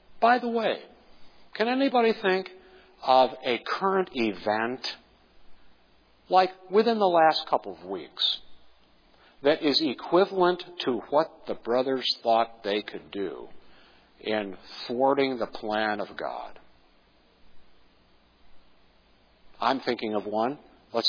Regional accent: New York, United States; moved away as an adult; I was born in New York. I lived the first 22 years of my life in the state of New York.

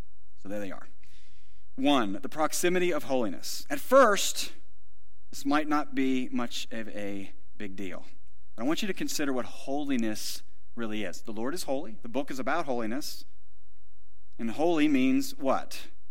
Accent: Ohio, United States; Growing up in Northeast Ohio, we had WGN, and in the summers, they broadcasted all of the games.

